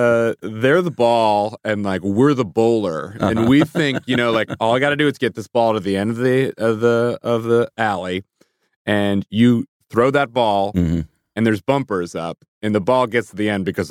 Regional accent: England, United Kingdom; born there; And that's where I was born. I was born in England, actually.

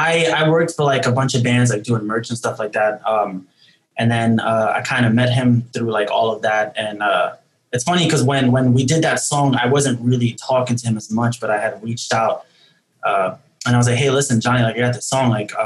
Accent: New York City, New York, United States; Yeah, so we're all from New York City. We don't all live in New York City right now.

